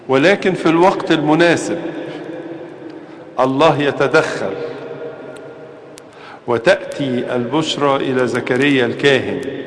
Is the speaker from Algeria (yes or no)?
no; Egypt; درجة الإيمان هي الدرجة التي تربطنا كمصريين